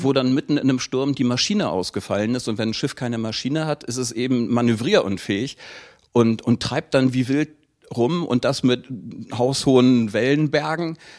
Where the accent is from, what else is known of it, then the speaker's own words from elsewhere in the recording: Osten, Lower Saxony, Germany; born there; Also tatsächlich bin ich in eine Seefahrerfamilie reingeboren